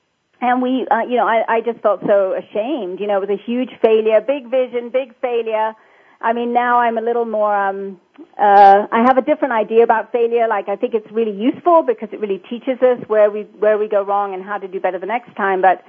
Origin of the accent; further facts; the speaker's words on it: England, United Kingdom; now in United States; I wasn't sure how to make money as an English woman with a ballet career and a circus career in America.